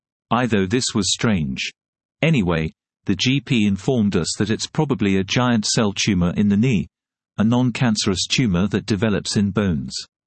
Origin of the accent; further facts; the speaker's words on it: Yorkshire and the Humber, United Kingdom; born there; also born or lived in Sheffield; I was born in Mining Village in South Yorkshire early in the 1960s. I moved to Sheffield in the 1980s